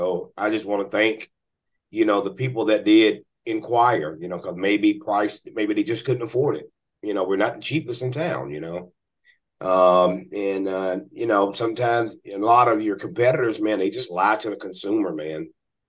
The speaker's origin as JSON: {"language": "English", "town": "Atlanta", "region": "Georgia", "country": "United States", "said": "Hey, I'm from Atlanta, man."}